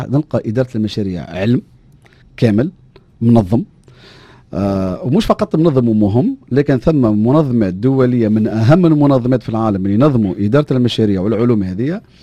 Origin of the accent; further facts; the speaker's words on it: Tunisia; انا كبرت في تونس